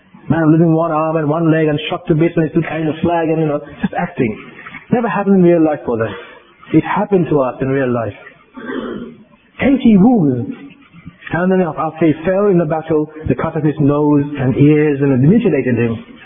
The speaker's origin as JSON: {"language": "English", "country": "United Kingdom"}